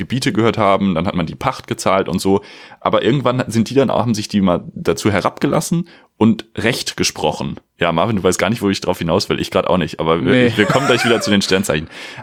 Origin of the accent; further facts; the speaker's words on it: Switzerland; Nee, ich bin Schweizer.